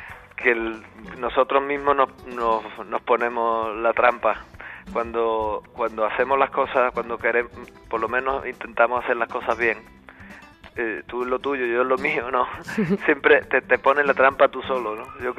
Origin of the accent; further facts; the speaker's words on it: Córdoba, Andalusia, Spain; Yo estoy enamorado de Córdoba y de siempre, y soy cordobés hasta la médula.